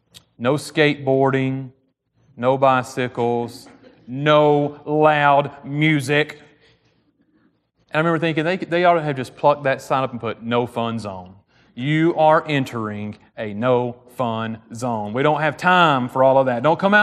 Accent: Piedmont, United States; And I'm from Piedmont, so I'm like, nobody keeps their teeth.

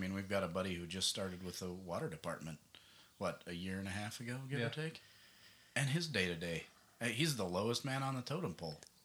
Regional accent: Wyoming, United States; That's all right. I grew up in Wyoming. I've never hunted.

